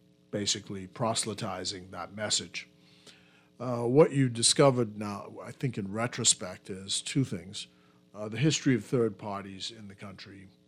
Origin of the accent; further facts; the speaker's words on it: Nassau, New Providence, Bahamas; I grew up in Centerville and Collins Avenue.